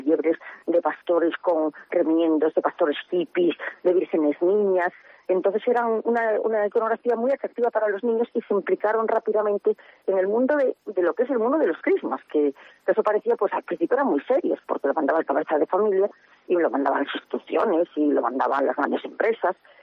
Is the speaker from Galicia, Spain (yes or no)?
yes; Ferrol, Galicia, Spain; que me pidieron sobre mi infancia en Ferrol, pues yo escribí.